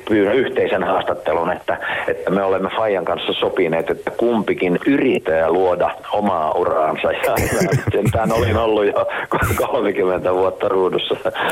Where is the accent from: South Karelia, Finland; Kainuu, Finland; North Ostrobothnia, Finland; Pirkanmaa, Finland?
South Karelia, Finland; minä itse taas olen siis Etelä-Karjalasta